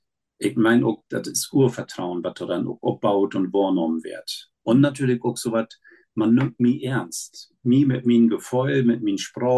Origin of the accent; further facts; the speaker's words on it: Northern Germany, Germany; first language Low German; Wenn ich in Krankenhus komme und mit meiner Muttersprache Plattdeutsch dort dann inkomme